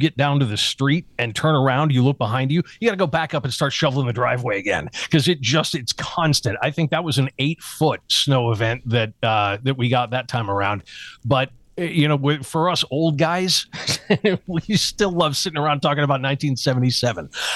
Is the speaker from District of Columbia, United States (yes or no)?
no; Kenmore, New York, United States; I grew up in Kenmore, and we ran a pizza restaurant on Delaware Avenue called Pico's.